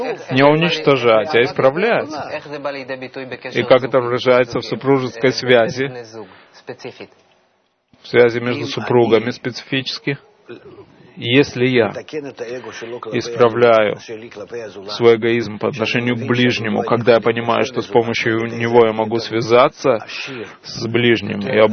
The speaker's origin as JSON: {"language": "Russian", "country": "Israel", "tie": "born or raised there", "said": "Я рос в Мошаве, и поселение"}